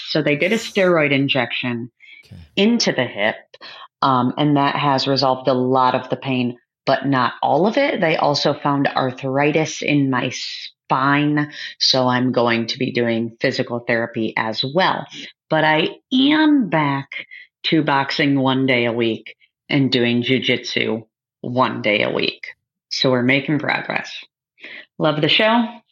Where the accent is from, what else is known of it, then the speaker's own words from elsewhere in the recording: United States; I am not from Chicago, but I have always lived since I was born within about 150 miles of Chicago.